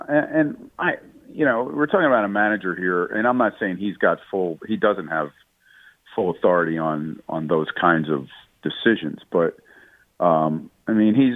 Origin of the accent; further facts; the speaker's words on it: Philadelphia, Pennsylvania, United States; I grew up in Philly at a time when the Sixers and the Celtics was like the biggest thing ever